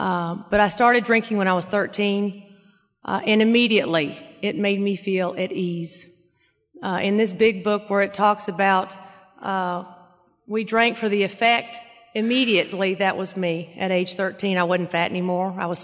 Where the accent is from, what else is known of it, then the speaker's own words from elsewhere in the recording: Nashville, Tennessee, United States; born there; I was born in 53, so I was a baby boomer. I was born in Nashville, middle-class family.